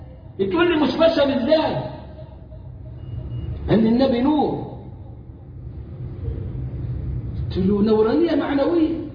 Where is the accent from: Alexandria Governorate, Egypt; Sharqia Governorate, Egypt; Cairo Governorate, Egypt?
Sharqia Governorate, Egypt; ورايح بلد عندنا في الشرقية على إني أخطب الجمعة ثاني يوم